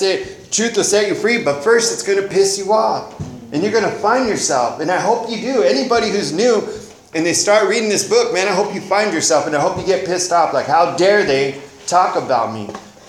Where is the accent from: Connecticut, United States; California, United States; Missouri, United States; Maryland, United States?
California, United States; Santa Maria; You know, I grew up here in Santa Maria. I grew up in a neighborhood. I grew up in two different neighborhoods. I grew up in the projects, and I also grew up on the east side.